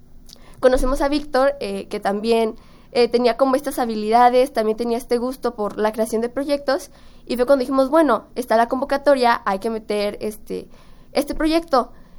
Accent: Jalisco, Mexico; nosotros que somos jaliscienses

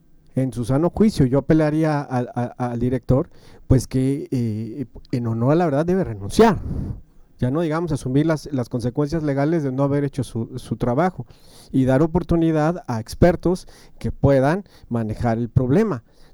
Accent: Guadalajara, Jalisco, Mexico; ¿Por qué como tapatíos permitimos no solo este director

